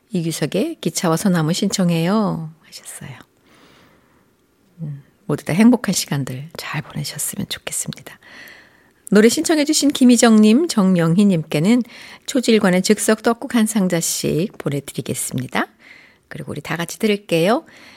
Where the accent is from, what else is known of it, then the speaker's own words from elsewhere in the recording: Yeonggwang, South Jeolla, South Korea; 저 어렸을 적에 그 시골 살았었거든, 영광.